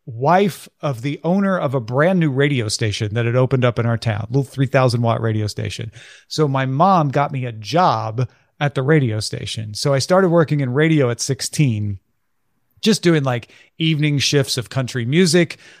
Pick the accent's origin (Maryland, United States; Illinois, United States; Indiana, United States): Illinois, United States; Yeah, I grew up near St. Louis, Missouri, on the Illinois side of the river.